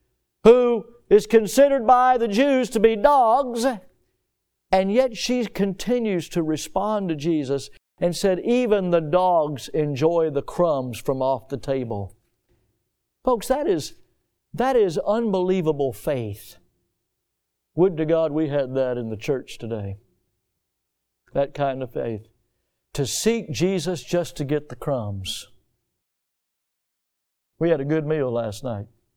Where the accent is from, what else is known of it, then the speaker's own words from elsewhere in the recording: the South, United States; When you're done, I'm from the South. We are allowed to do that.